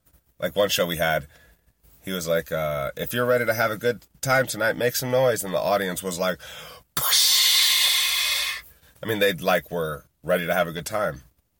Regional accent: Yellow Springs, Ohio, United States; starts talking about my hometown of Yellow Springs. And knowing that I was a goalie for Yellow Springs.

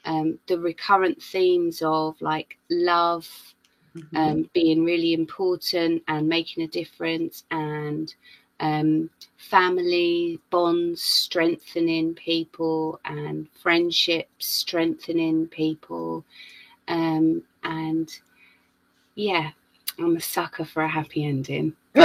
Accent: London, United Kingdom; So I'm half Jamaican, half English, and I was born in the 70s, in southeast London, in a not a very diverse area at that time. There was no diversity. Basically, our family was the diversity of that borough.

